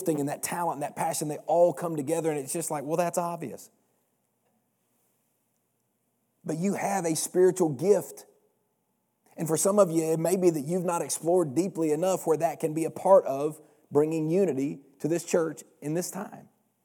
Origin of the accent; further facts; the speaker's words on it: Georgia, United States; I said, I'm from Georgia, sick 'em.